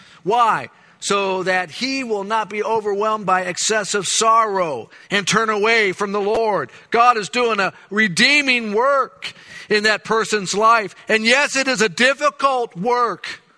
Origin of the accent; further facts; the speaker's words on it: United States; because I'm an American, you see.